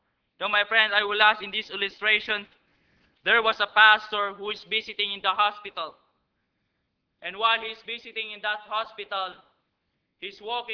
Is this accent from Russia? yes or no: no; Philippines; I am a Filipino. I live in the Philippines. I'm a citizen in the Philippines.